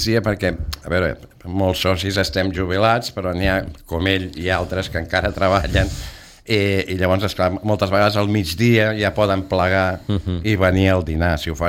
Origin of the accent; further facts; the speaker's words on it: Barcelona, Catalonia, Spain; jo vaig néixer a Sarrià, que era un poble que a Barcelona es va annexionar.